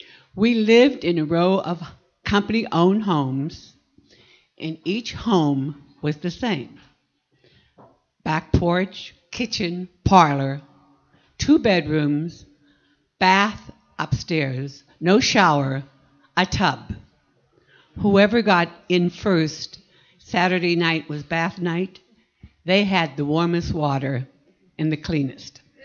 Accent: Franklin, Pennsylvania, United States; My hometown was written up in Ripley's, believe it or not. Franklin Borough, a little community outside of Johnstown, Pennsylvania, with a population of 2,000, did not have a post office, a library, a doctor's office, a drugstore, or a church.

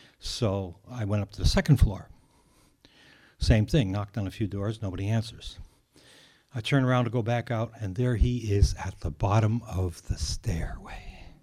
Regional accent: Philadelphia, Pennsylvania, United States; born there; although I was born in Philly

